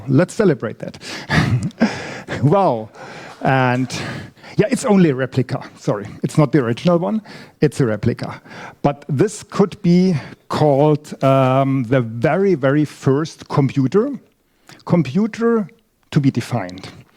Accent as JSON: {"language": "English", "town": "Nuremberg", "region": "Bavaria", "country": "Germany", "said": "I come from Nuremberg, and we have a fab lab."}